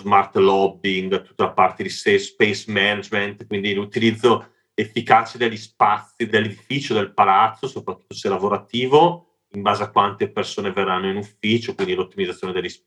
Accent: Bergamo, Lombardy, Italy; accent: Bergamasque, Val Seriana; Posso partire, essendo io bergamasco, si sentirà forse dal mio accento, valseriana per chi ha l'orecchio fine, da un bellissimo progetto fatto nella mia città d'origine

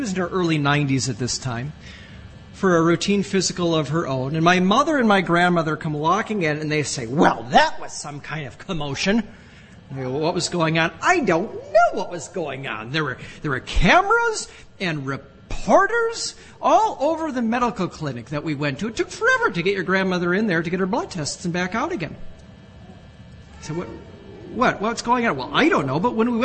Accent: Milwaukee, Wisconsin, United States; I was so thrilled that Glenn Robinson was coming to my hometown.

